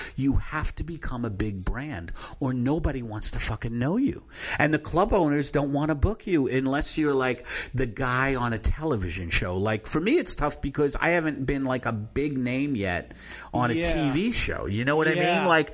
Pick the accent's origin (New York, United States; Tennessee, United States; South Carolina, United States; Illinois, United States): New York, United States; Matt's from Philly, I'm from New York